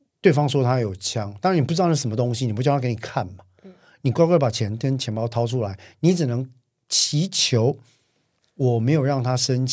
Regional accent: Taiwan; 我们台湾人就常觉得台湾治安很差嘛

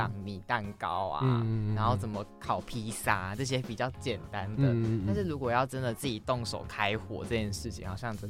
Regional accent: Taiwan; 因为对于我们台湾人来说，就是家，就是可能以前的爸爸妈妈或者老师会觉得说读书比较重要

